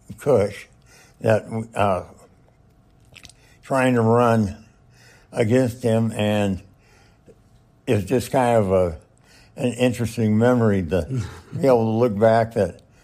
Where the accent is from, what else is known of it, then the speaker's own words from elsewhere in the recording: Nebraska, United States; born there; also born or lived in Kansas; I was born in Nebraska, and I like everything about it. And when we lived out of state, I missed it sorely.